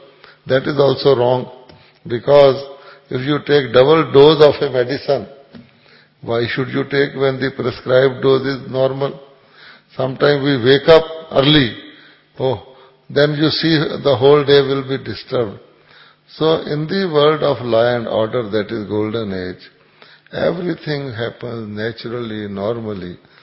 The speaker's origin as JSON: {"language": "English", "country": "New Zealand", "second_language": "English", "said": "I come from New Zealand with 6 brothers and sisters."}